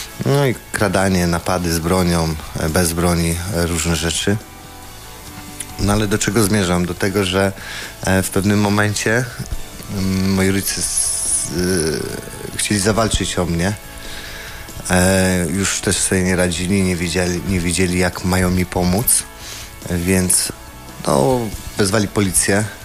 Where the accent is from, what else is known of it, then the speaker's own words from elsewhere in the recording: Ząbki, Masovian Voivodeship, Poland; jestem spod Warszawy, z podwarszawskich Ząbek.